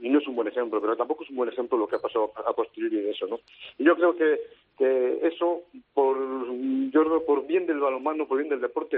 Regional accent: Valladolid, Castile and León, Spain; yo soy pucelano, para mí una parte de mí es leonesa también, lógicamente. Estuve ahí 2 años que disfruté muchísimo del balonmano y de la gente de León.

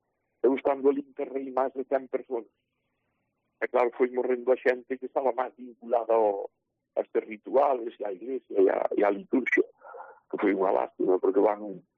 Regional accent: Santo Tomé de Lourenza, Galicia, Spain; Eu son de Santo Tomé de Lourenza, e houve hasta non fai moito tempo houve ese costume.

